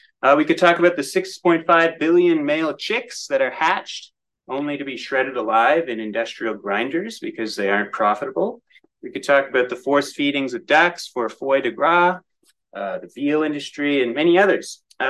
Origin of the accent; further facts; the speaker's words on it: Ontario, Canada; I grew up in Eastern Ontario, And our family actually hobby farmed numerous animals throughout my childhood.